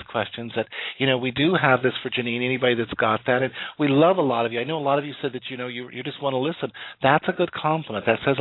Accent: Rocky Mountains, United States; A lot of my friends work and live in Colorado because I'm from the Rocky Mountains

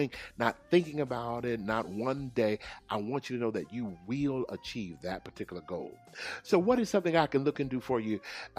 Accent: Texas, United States; Now, you know, Texas is my home. That's my home state.

